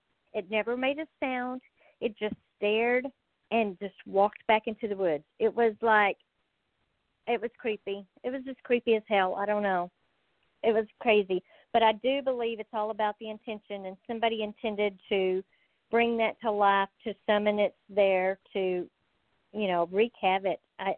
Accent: Texas, United States; Of course, you can tell I'm from Texas, so I love to chat and talk.

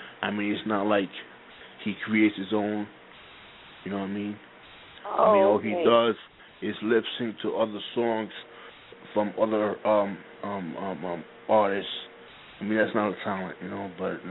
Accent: Binghamton, New York, United States; I'm originally from Binghamton, New York. It's upstate from New York City. I represent Binghamton, New York. This is where I live.

